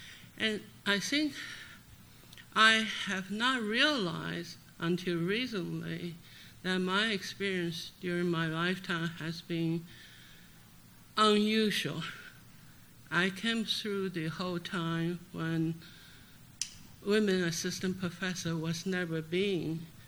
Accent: Taiwan; moved away as an adult; also born or lived in China; now in Kentucky, United States; I was born in mainland China, and my parents took us to Taiwan, so I grew up in Taiwan and came to United States to do my master's degree in UP

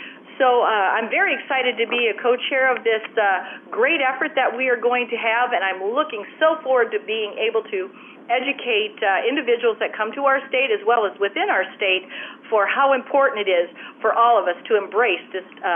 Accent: Alden, Iowa, United States; and I'm from Alden, Iowa.

